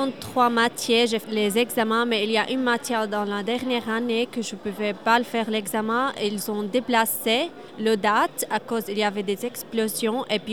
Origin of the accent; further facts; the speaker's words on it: Syria; moved away; Arménien, je viens de la Syrie. Je suis ici depuis 2 ans et je suis étudiante pour le moment.